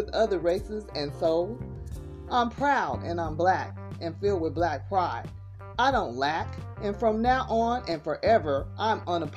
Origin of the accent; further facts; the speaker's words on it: Southern California, United States; by the way, which I should have told you guys from the jump. I'm from Southern California